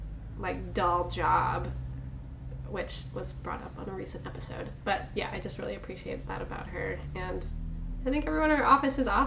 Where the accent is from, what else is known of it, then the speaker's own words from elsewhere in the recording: Midwest, United States; I'm from the Midwest, for one.